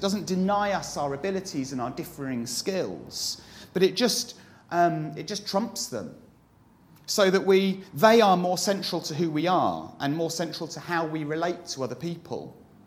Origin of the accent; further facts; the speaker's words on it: United Kingdom; as a Brit, there's a sudden kind of bond that you have when you meet people who are British as well in that foreign place.